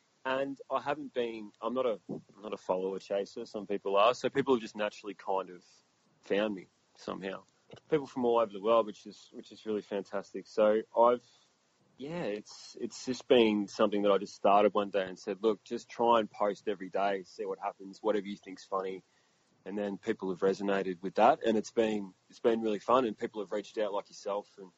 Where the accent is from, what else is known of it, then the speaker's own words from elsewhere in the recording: Australia; accent: Australian; When I yell and get angry, I think my accent kind of comes out a bit more Aussie like that.